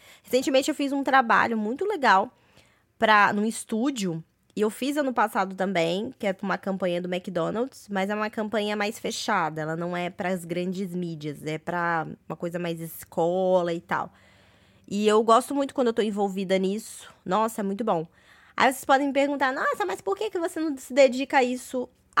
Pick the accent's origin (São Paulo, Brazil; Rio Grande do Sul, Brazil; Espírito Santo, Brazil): Espírito Santo, Brazil; Vitória; now in New Jersey, United States; E eu sou capixaber. Eu sou capixaber, vim de Vitória, Espírito Santo. E atualmente moro em New Jersey.